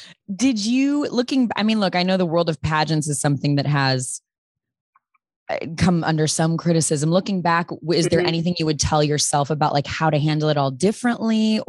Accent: Chicago, Illinois, United States; I went to college in Missouri, but I'm from Chicago. So no, pageants was like not a thing where I was from.

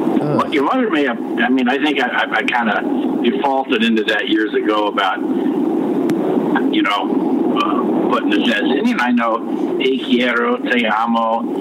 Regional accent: United States; I like a lot of, you know, American history because I'm American, okay?

